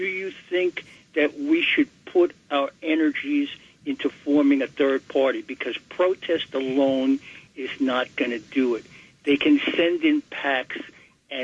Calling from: New York City, New York, United States; Hi, I'm calling from Bed-Stuy, Brooklyn. I am Afro-American and I am a musician.

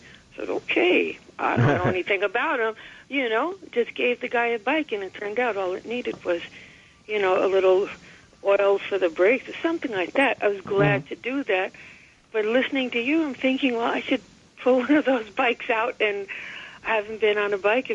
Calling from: Bronx, New York, United States; I'm calling from the Bronx.

